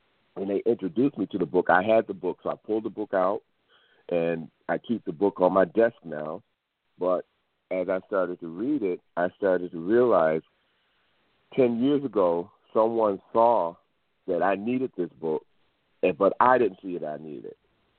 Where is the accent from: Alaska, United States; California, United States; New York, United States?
New York, United States; Buffalo; as I was graduating from the University of Buffalo and growing up in the city of Buffalo, just wanting to stay local and start a business or do something that I thought that would help me to do better in Buffalo